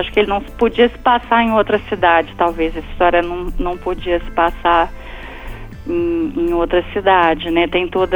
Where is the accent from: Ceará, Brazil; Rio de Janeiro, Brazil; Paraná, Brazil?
Rio de Janeiro, Brazil; É sobre a minha infância um pouco aqui em Copacabana.